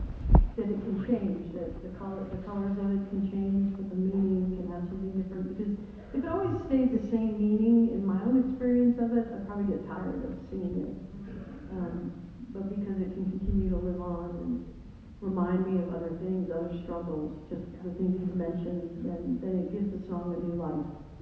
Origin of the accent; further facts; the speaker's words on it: Connecticut, United States; born there; I was born in Connecticut, but moved down